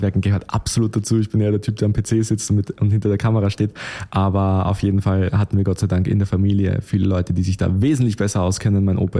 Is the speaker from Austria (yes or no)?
yes; Waidhofen an der Thaya, Lower Austria, Austria; Und im Prinzip wurde es dann ein Haus in der Stadt, wo ich aufgewachsen bin. Das ist so eine Stadt mit um die 10.000 Einwohnern, relativ im Norden von Österreich, relativ klein.